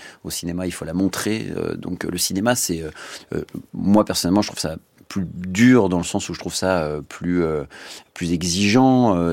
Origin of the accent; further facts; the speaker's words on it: France; je pense que ça touche particulièrement notre ce qu'on est nous en tant que Français